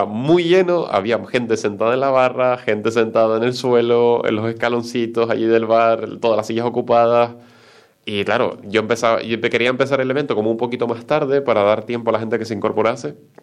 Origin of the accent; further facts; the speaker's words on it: Tegueste, Canary Islands, Spain; yo que soy de Tegueste, está relativamente cerca